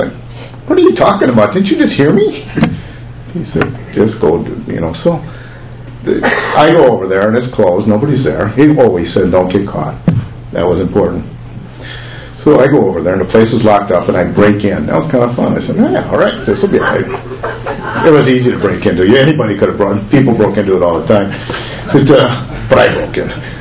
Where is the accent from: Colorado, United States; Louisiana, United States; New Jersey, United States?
Louisiana, United States; New Orleans; Where are you from? I said, New Orleans.